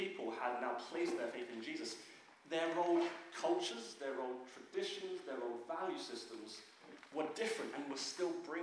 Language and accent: English; United Kingdom; born there; It may be tough from my accent, and I was actually born in this country.